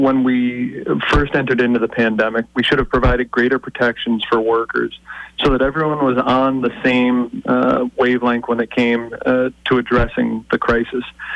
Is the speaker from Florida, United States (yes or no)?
no; Pittsfield, Massachusetts, United States; I've seen that firsthand and lived it in my hometown in Pittsfield when we lost GE.